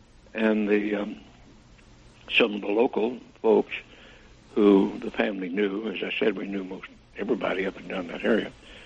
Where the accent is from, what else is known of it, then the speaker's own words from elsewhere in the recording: Roswell, New Mexico, United States; Well, the fact is, you see, I grew up in Roswell, New Mexico